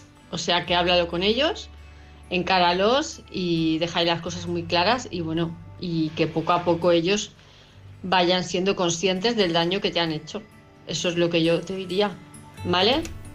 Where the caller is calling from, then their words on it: Palma de Mallorca, Balearic Islands, Spain; de Palma de Mallorca